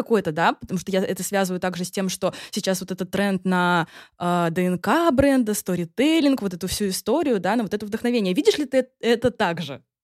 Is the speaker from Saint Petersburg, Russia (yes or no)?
yes; Saint Petersburg, Russia; я вот из Санкт-Петербурга